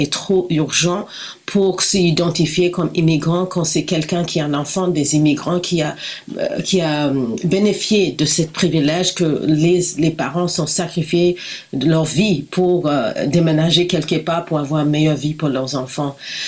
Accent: Kenya; je viens du Kenya, qui est l'est de l'Afrique.

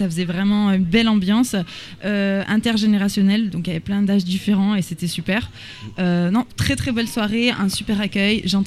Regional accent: Marseille, Provence-Alpes-Côte d'Azur, France; also born or lived in Chile; moi, comme Marseillaise, après avoir parti plus de 10 ans de Marseille, au Chili, etc., de revenir dans ma ville natale, qui a énormément changé, mais aussi qui a gardé des choses très, très anciennes

